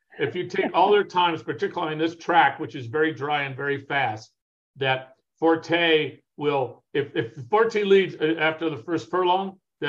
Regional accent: Arcadia, California, United States; grew up right near Santa Anita Park.

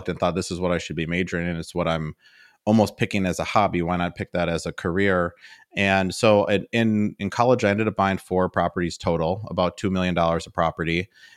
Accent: Milwaukee, Wisconsin, United States; and I was from the Milwaukee area. So I already kind of knew what Madison was like

